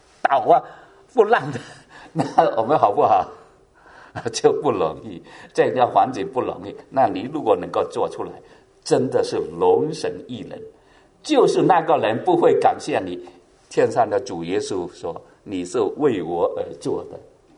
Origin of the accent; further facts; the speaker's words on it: Hong Kong; 我们从香港来，我们都知道是吗？